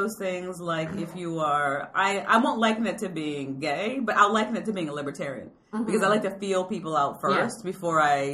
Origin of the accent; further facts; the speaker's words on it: Maryland, United States; but I'm also from the Eastern Shore of Maryland, so I think anything is possible.